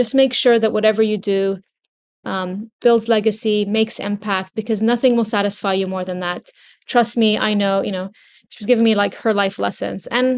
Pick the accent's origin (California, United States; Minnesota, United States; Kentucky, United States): California, United States; born or raised there